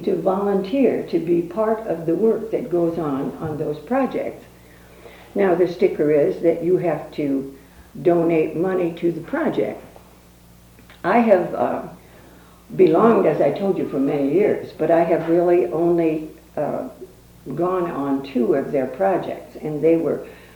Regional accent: Strawberry Point, Iowa, United States; I'm from Strawberry Point, Iowa. And we have a little slogan outside of town that says, "A town as good as its name."

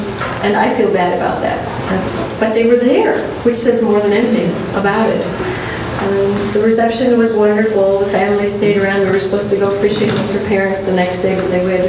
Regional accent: Story City, Iowa, United States; And I was raised in Story City, Iowa, which you've probably never heard of it. It's right in the geographic center of the state

